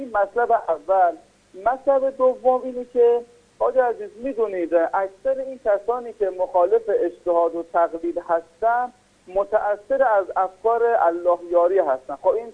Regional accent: Lahijan, Gilan, Iran; من از لاهیجانم

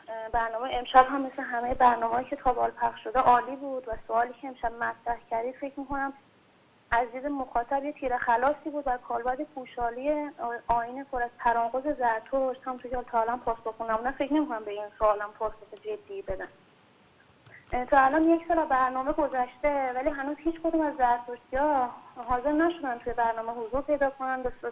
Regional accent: Iran; به عنوان یه ایرانی ما ازشون سوال داریم

